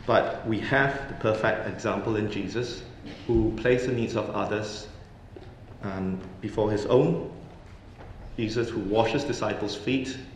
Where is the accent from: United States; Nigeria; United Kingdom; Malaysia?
Malaysia; So I grew up in Malaysia in a society where filial piety is a core virtue.